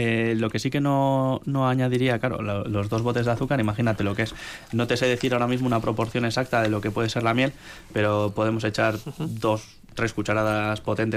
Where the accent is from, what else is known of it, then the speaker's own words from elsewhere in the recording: Galicia, Spain; que se hace mucho en mi pueblo, en Galicia